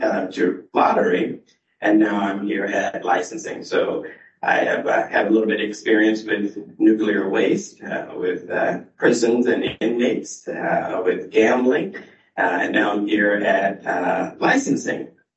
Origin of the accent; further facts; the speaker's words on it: Louisiana, United States; moved away as an adult; now in Washington, United States; But I've been in Washington State for 30 years now. So I was born and raised in Louisiana. I was reared there, got my education there, and moved to Washington to work for the United States Department of Energy.